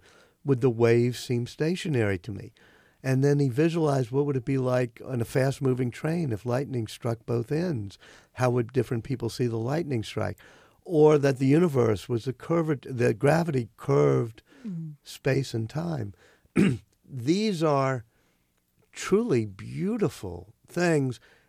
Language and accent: English; New Orleans, Louisiana, United States; I didn't have that growing up in New Orleans.